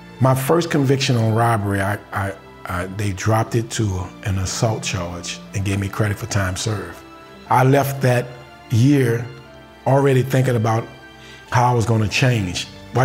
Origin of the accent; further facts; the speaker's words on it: New Orleans, Louisiana, United States; I'm from New Orleans, Louisiana. I had a pretty much leave it to Beaver type of upbringing.